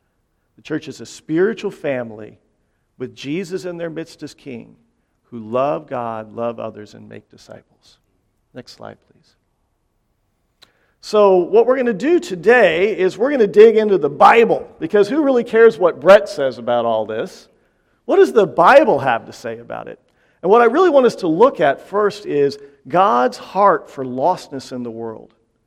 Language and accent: English; Frankfort, Kentucky, United States; moved away as an adult; now in Bay Area, United States; We came from Frankfort, Kentucky, in Buck Run Baptist Church. We're part of what's called the Send Network and the No Place Left Network, and we've been here for about 4.5 years.